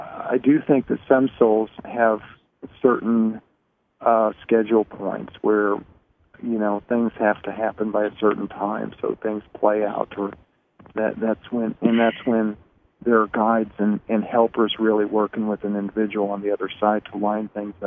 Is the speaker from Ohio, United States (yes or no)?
no; Oklahoma, United States; now in Sedona, United States; I keep the Oklahoma number because that's where I grew up. I'm originally from Oklahoma, and my parents can get in touch with me easily.